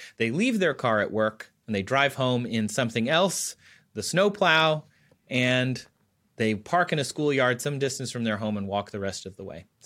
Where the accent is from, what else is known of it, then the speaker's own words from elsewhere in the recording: Michigan, United States; I grew up in Michigan, so we definitely did.